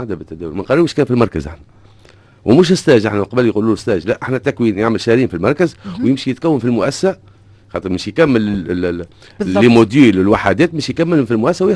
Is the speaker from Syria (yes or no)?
no; Tunisia; الاختصاصات هذوما جدد هذوما زاد ما فماش عندنا في تونس